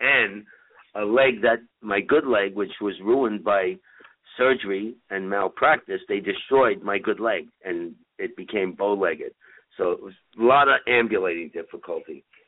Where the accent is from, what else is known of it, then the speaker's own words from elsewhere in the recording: New York City, New York, United States; I grew up in East Harlem. By the way, you said East New York. That's Brooklyn. East Harlem, New York.